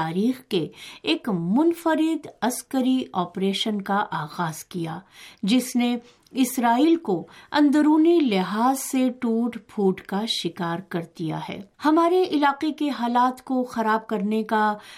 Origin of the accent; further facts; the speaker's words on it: Khyber Pakhtunkhwa, Pakistan; ہمارا علاقہ کرم ایجنسی سب سے زیادہ تعلیم یافتہ علاقہ سمجھا جاتا ہے۔